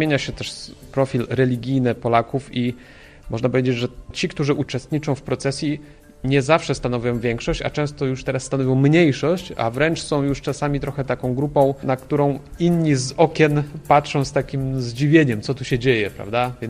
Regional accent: Podlaskie Voivodeship, Poland; ja wychowałem się w małej parafii na wsi na Podlasiu i tam chodziliśmy wokół tej miejscowości parafialnej

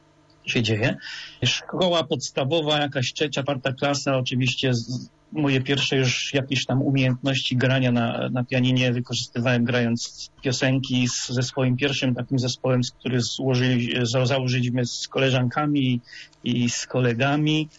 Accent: Chrzanów, Lesser Poland, Poland; zostałem zapisany, zresztą chciałem być zapisany do szkoły muzycznej pierwszego stopnia tutaj u nas w Chrzanowie na fortepian.

